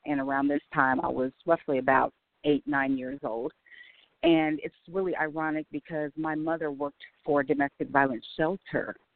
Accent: Midwest, United States; I was raised in the Midwest

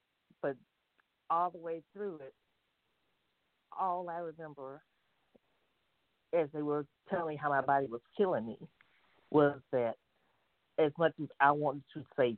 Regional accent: the South, United States; My whole life has been nothing but the leap of faith because I grew up in the South with grandparents.

